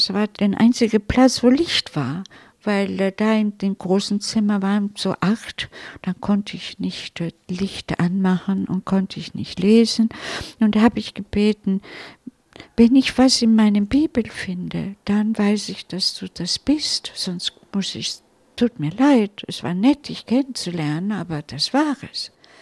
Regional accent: Turin, Piedmont, Italy; diese Gruppe kam von meiner Heimatstadt, Turin.

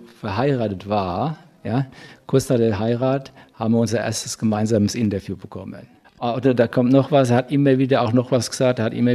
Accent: Germany; Ich habe gesagt, ich komme von Deutschland.

